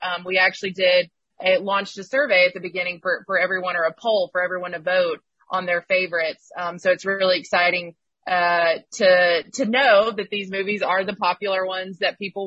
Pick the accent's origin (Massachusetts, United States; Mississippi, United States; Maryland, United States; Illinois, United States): Mississippi, United States; Jackson; some of it was filmed in my hometown of Jackson, Mississippi